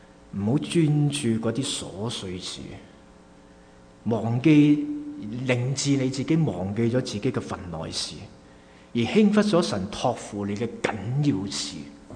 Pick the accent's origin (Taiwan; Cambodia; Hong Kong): Hong Kong; now in Canada; 我记得年轻的时候，很小的时候在香港住土瓜湾，住那些唐楼